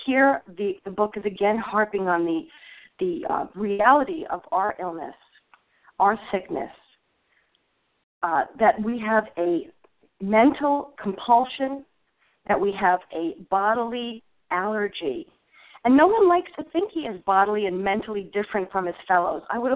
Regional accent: New Jersey, United States; from South Jersey, a recovered compulsive overeater.

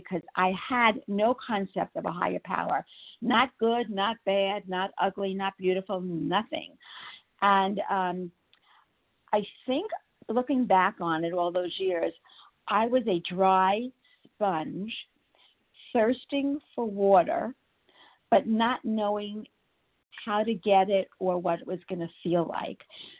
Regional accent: Florida, United States; from South Florida, recovered compulsive overeater for today.

